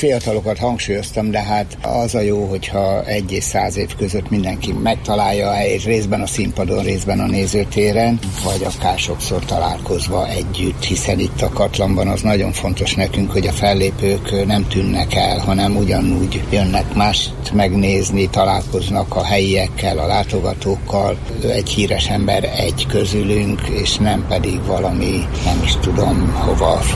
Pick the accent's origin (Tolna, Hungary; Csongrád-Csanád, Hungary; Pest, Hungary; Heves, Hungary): Heves, Hungary; Eger; mi egriek vagyunk